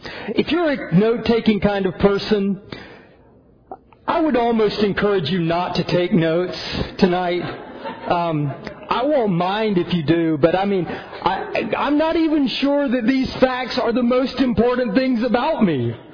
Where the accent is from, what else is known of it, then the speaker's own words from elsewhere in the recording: South Carolina, United States; I come from a very religious family, and I grew up in the South. And where I came from in South Carolina, you could no more not be a religious kid